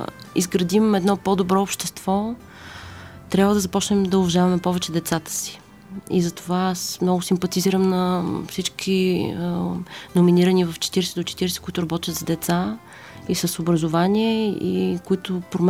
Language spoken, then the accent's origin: Bulgarian; Stara Zagora, Stara Zagora Province, Bulgaria; born there; Роден съм в Стара Загора, но като цяло живота ми, детството ми е преминало... Летата ми са минавали в Лозенец и след като родих детето си и реших, че ще живея в този край